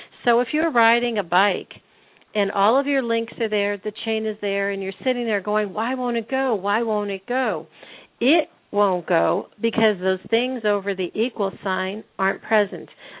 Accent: Pennsylvania, United States; I grew up in Pennsylvania in the 60s and 70s, and we got everything from the farm.

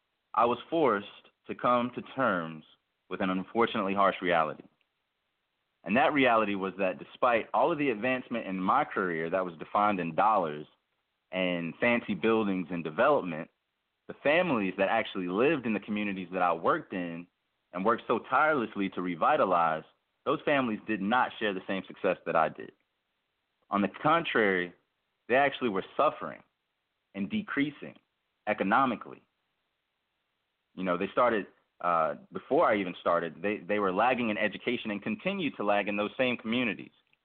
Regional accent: Memphis, Tennessee, United States; born there; I was born in Memphis, Tennessee, and I'm not sure if you guys are familiar with Memphis, but it's a very historic city, a city that is deep with not only history, but a feel about it.

